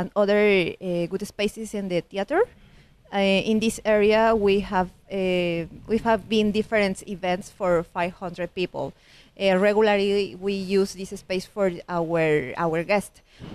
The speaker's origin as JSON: {"language": "English", "region": "Mexico City", "country": "Mexico", "second_language": "English", "said": "I'm from Mexico City."}